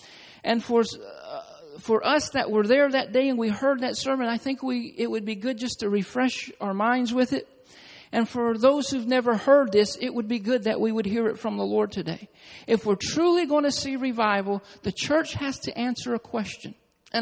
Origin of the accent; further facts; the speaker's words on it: Georgia, United States; also born or lived in Alabama; I grew up in Georgia and Alabama, and I know all about the racism that's in the church.